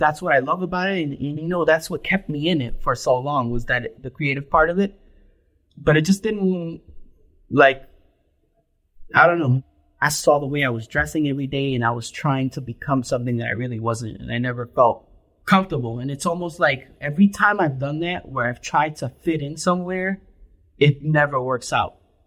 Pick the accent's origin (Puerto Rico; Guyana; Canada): Puerto Rico; I came from Puerto Rico with a violin, and I had to drop that right away because I thought somebody's going to break it over my head.